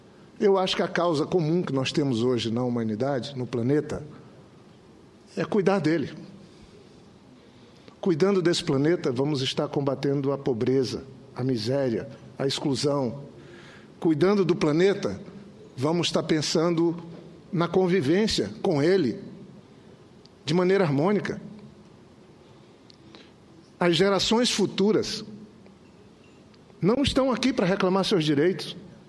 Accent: Acre, Brazil; Eu venho do Acre, tenho uma relação de amizade com esses povos.

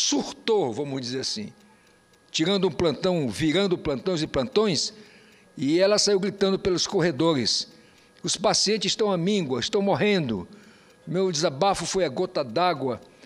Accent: Roraima, Brazil; born there; also born or lived in Manaus; Eu estudava em Manaus, eu nasci em Roraima, e, portanto, estudava em Manaus, que é vizinho.

